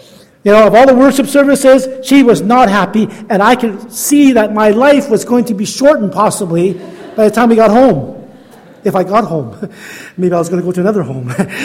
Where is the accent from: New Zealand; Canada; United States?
Canada; Thunder Bay, Ontario; I'm from Thunder Bay, Ontario. And they all looked at me kind of like disappointed. Like it was kind of like, well, because I was born in Canada. I had never been farther east than Toronto.